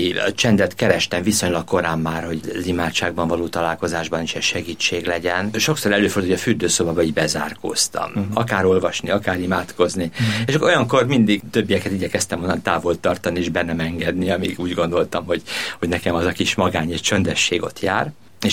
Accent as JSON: {"language": "Hungarian", "town": "Budafok", "region": "Budapest", "country": "Hungary", "tie": "born or raised there", "said": "Budafokon nőttem fel, 7 vagyunk testvérek"}